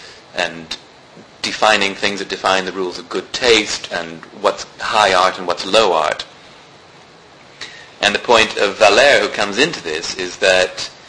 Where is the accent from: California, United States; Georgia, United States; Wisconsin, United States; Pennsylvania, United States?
California, United States; And actually, you know, growing up in California, you do have a sort of certain prejudice against Florida, thinking, rival state and all that kind of thing.